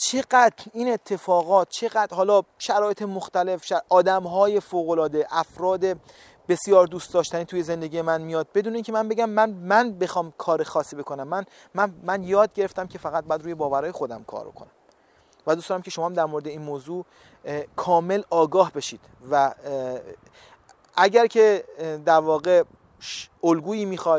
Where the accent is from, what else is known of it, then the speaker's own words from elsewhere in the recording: Iran; also born or lived in Europe; now in United States; وقتی که از ایران اومدم اروپا و بعدش هم امریکا، این اتفاق برام افتاد